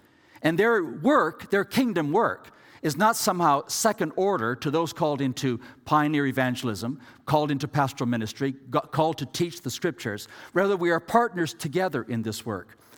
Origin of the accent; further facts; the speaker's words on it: Ecuador; I grew up in Ecuador in South America. My parents, as I said, were missionaries there.